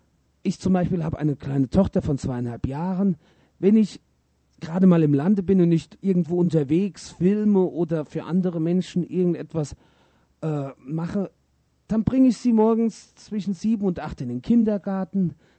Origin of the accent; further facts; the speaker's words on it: Germany; now in Brazil; die Menschen sind ein wenig anders, wie ich es aus Mitteleuropa, ich komme ja aus Deutschland, gewohnt bin.